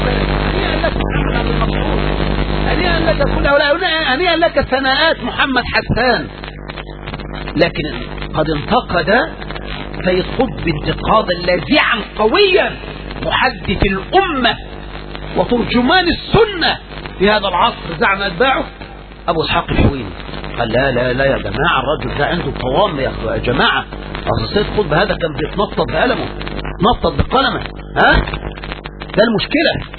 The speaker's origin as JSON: {"language": "Arabic", "country": "Egypt", "said": "هو احنا من مصر ولا من السودان يا أخوان، من فرنسا ولا من الصين، ألسنا من مصر"}